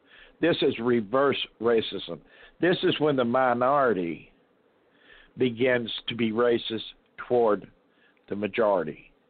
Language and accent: English; Louisville, Kentucky, United States; Okay, I'm from Louisville. I'm from Louisville. That was my hometown. And I tell you what, it has changed.